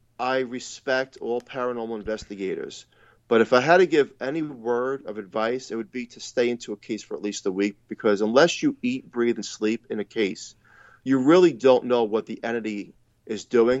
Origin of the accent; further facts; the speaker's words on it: New York, United States; Yeah, sure. I grew up in New York.